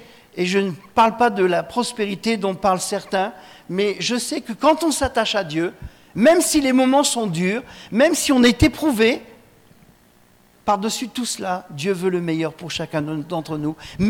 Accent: Normandy, France; je suis normand, donc le fruit en Normandie, c'est la pomme. Hein ? Voilà, vous savez tout sur moi maintenant, je suis d'origine normande.

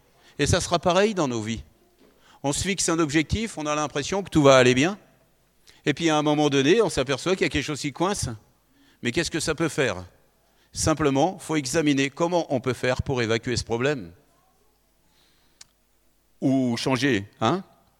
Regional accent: Paris, Île-de-France, France; Je suis né à Paris, j'ai vécu dans le fameux 9-3, 93, où il y a des voitures qui brûlent, où vous ne promenez pas la nuit à 23 heures. Mais j'ai vécu là

